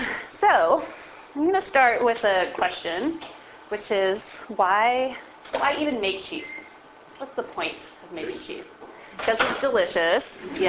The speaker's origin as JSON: {"language": "English", "town": "South San Francisco", "region": "California", "country": "United States", "tie": "born or raised there", "said": "I am a California girl, born and raised here. I grew up in South San Francisco, the industrial city, not really very exciting place"}